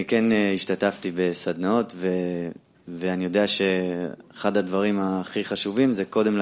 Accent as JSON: {"language": "Hebrew", "country": "United States", "tie": "born or raised there", "moved": "yes", "lives_now": "Israel", "said": "אני בעצם גדלתי כמעט כל חיי בארצות הברית, והגעתי לא מזמן לפה, סוף סוף עשיתי עלייה."}